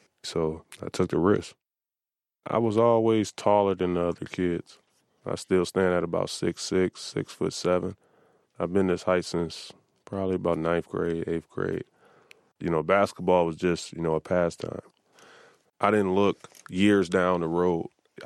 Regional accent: Racine, Wisconsin, United States; I grew up in Racine, Wisconsin. You know, everybody was a little hard on for cash, but everyone made ends meet.

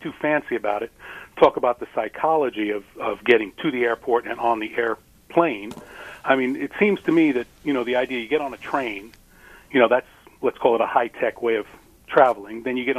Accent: New York, United States; I'm from New York originally.

